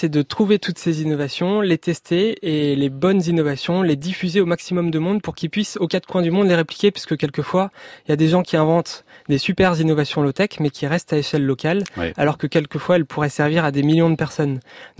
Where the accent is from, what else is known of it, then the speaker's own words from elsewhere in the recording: Brittany, France; Je suis breton et je suis ingénieur généraliste.